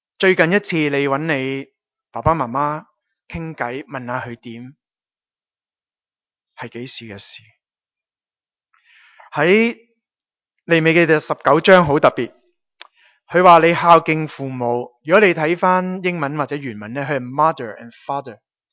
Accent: China; 我哋中国人都算系一个好讲求孝道嘅一个嘅民族，所以我哋都讲好多孝道噶。

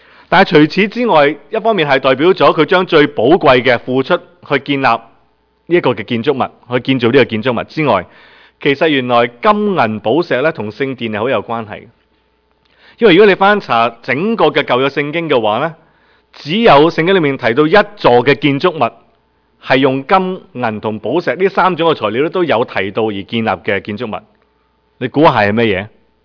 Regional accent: China; 我们中国人有什么节日？新年，有端午节，跟着有中秋节

